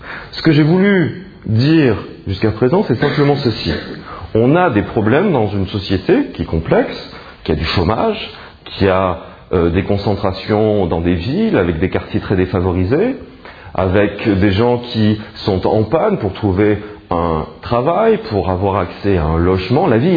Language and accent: French; Martigues, Provence-Alpes-Côte d'Azur, France; Et si je viens de Paris, je vais vous dire, oui, c'est vrai, mais moi, je viens de Martigues. Et franchement, je ne suis pas parisien.